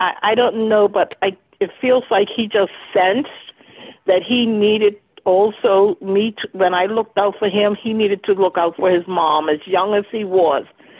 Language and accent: English; Massachusetts, United States; I know Shirley, we're both from Massachusetts.